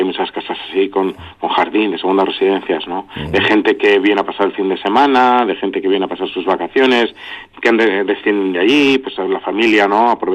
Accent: Laguardia, Basque Country, Spain; Somos del municipio de La Guardia, somos junta administrativa.

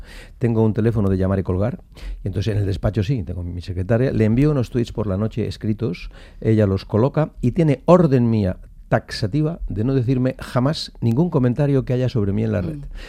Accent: Barcelona, Catalonia, Spain; yo he nacido en Barcelona, yo soy catalán, a 150 metros de la casa de Pujol.

